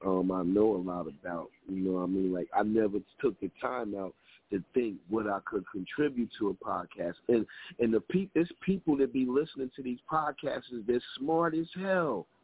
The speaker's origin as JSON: {"language": "English", "town": "Paterson", "region": "New Jersey", "country": "United States", "said": "and I'm from Patterson, you know, it's people in Patterson I know"}